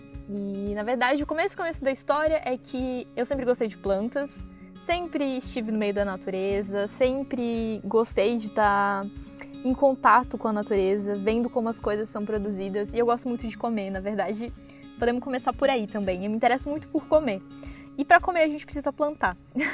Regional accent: Rio Grande do Sul, Brazil; now in Bahia, Brazil; Não, na verdade eu sou gaúcha, na Serra Gaúcha eu nasci.

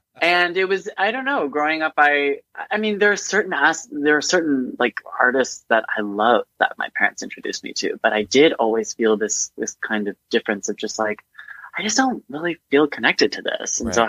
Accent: Houston, Texas, United States; as a kid, I mean, growing up in Houston, I feel like I was always kind of exposed to R&B music

